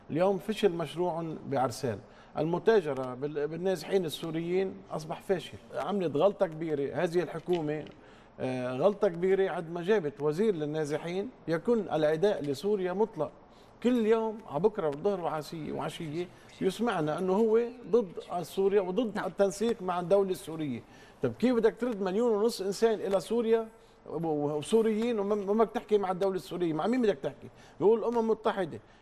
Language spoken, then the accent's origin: Arabic; Lebanon; نحن ما فينا نربط حالنا كلبنانيين